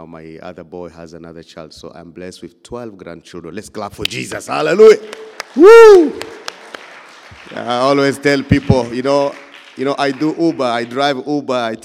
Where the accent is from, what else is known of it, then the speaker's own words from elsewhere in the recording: DR Congo; also born or lived in Uganda; now in Canada; I was born in Congo, raised in Congo, but then due to the war, we had to flee to Uganda and live in the refugee camp for 5 years, and then we came here.